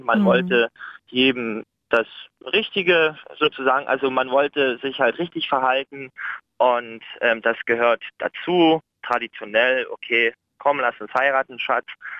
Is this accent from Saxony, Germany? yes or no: yes; Saxony, Germany; Ich komme aus der Nähe von Bautzen und bin Sorbe